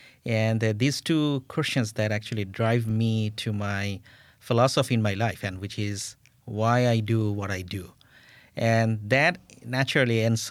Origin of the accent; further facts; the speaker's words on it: Bangladesh; English is a second language; moved away as an adult; now in United States; So what happened is I was born in Bangladesh. I did my bachelor's there. And then I came to USC, Los Angeles, for my master's back in 2001.